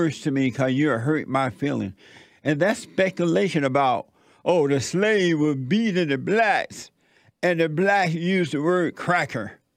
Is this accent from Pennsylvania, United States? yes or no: no; Alabama, United States; growing up in … the older people would teach us by example